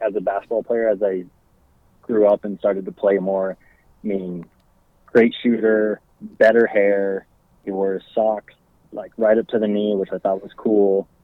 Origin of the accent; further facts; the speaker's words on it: Salt Lake City, Utah, United States; Like, born and raised in Salt Lake. I was born in the early 90s